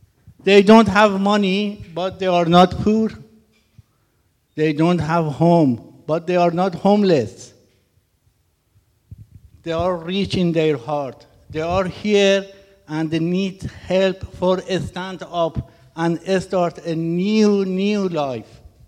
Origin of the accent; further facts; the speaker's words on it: Iran; English is a second language; Hi again. I'm from Iran, and I'm going to share my story with you today.